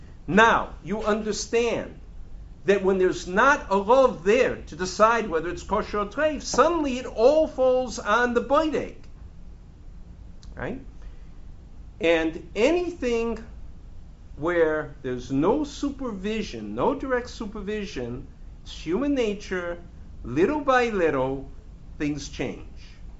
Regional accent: Boston, Massachusetts, United States; And I grew up in Boston

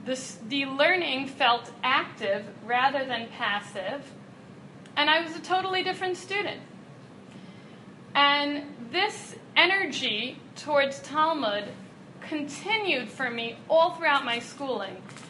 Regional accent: Scarsdale, New York, United States; I grew up in Westchester in Scarsdale

